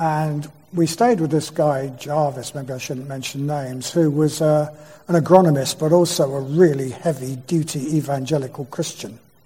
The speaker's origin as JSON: {"language": "English", "region": "England", "country": "United Kingdom", "said": "I'm not a gringo, I'm English."}